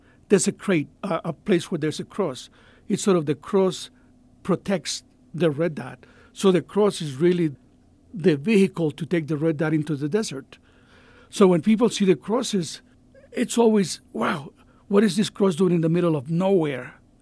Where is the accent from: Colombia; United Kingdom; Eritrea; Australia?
Colombia; now in United States; I'm an immigrant myself. I came from Colombia, South America. I was one of the lucky ones who found the American dream.